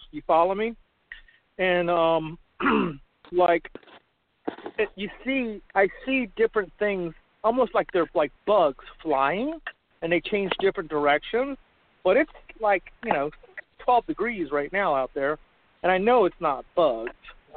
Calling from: Palmer, Alaska, United States; I'm calling from Palmer, Alaska.

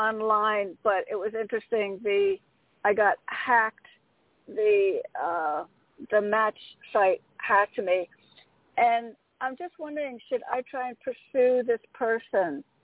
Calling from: Connecticut, United States; from Connecticut.

